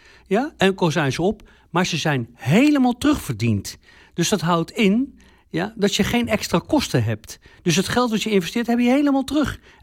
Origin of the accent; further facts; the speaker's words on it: Leiden, South Holland, Netherlands; ik kom zelf uit Leiden.